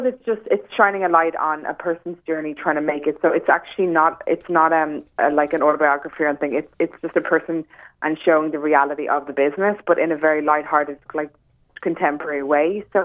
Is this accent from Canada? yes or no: no; Dublin, County Dublin, Ireland; also born or lived in United States; I'm Irish Italian, a fun mix. I'm from Dublin, but I've lived all around the world, particularly in America.